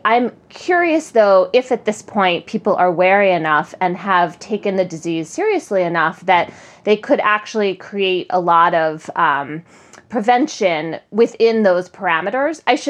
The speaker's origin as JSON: {"language": "English", "region": "Connecticut", "country": "United States", "said": "I looked up the data in Connecticut, my home state, the other day"}